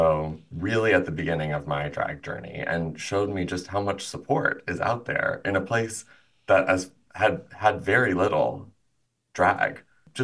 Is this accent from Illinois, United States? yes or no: yes; Illinois, United States; I had my drag debut in my hometown in Illinois.